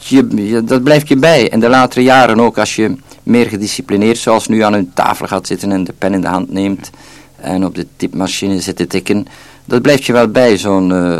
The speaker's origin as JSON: {"language": "Dutch", "region": "East Flanders", "country": "Belgium", "tie": "born or raised there", "also_born_or_lived": "Bruges", "said": "ik ben geboren in Brugge, maar toch mijn kinderjaren gesleten in Oost-Vlaanderen. Dan verhuisd, met ouders uiteraard, braafjes, naar Brugge"}